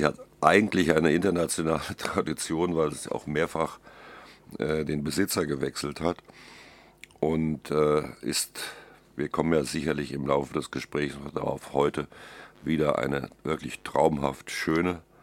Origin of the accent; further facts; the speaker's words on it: Wrocław, Lower Silesian Voivodeship, Poland; born there; zumal ich ja selber gebürtiger Breslauer bin